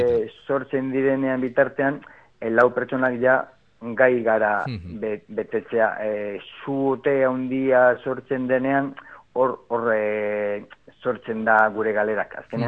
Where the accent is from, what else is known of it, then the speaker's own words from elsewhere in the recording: Eibar, Basque Country, Spain; ni Eibarkoa naiz, baina Eibarren lan egiten dut.